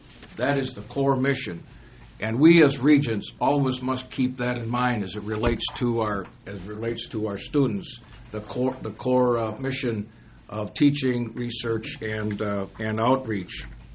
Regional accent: Willmar, Minnesota, United States; I'm from Willmar.

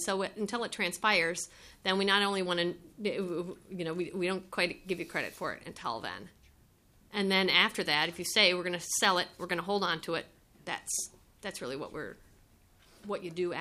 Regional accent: Virginia, United States; No, I'm actually from Northern Virginia.

